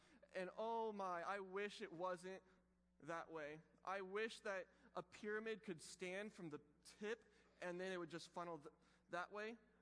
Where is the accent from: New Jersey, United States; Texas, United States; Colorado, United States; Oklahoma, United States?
Texas, United States; I'm from Texas, but like I grew up in a old school Southern Baptist church where like people wore suits on Sundays.